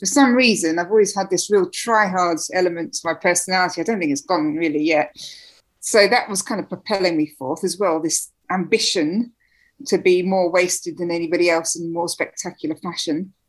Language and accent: English; Slough, South East England, United Kingdom; I grew up in Slough, a bit of a disappointing place